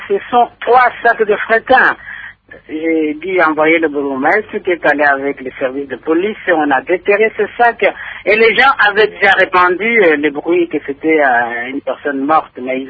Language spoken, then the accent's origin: French; DR Congo; en tant que responsables et en tant que Congolais, tout simplement